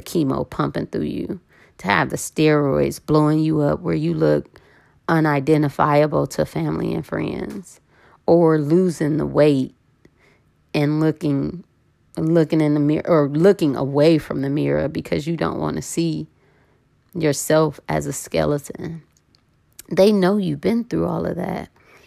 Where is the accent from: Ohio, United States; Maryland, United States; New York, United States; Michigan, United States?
Ohio, United States; Cleveland; Like I said, growing up, I'm from Cleveland. I told y'all that.